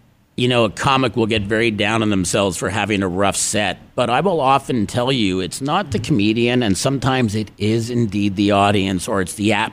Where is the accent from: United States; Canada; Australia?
Canada; I've often been introduced as … because I'm kind of like a bit of an insult comic.